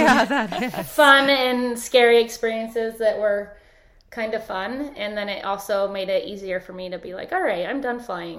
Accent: Sandy, Utah, United States; Yeah, I grew up in Sandy, Utah, and I was not a member of the religion that is very, you know, prominent out there.

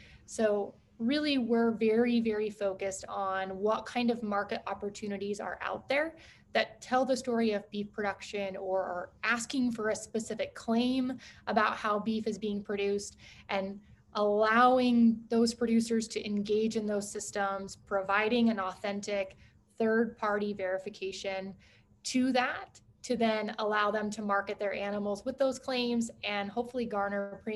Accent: Washington, United States; now in Colorado, United States; I am born and raised in Washington State and came down to Colorado specifically for Colorado State University.

